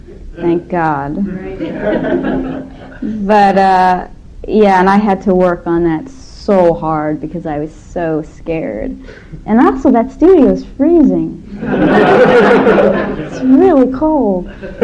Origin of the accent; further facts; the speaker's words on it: Los Angeles, California, United States; Well, you know, I grew up in Hollywood, so it's my home.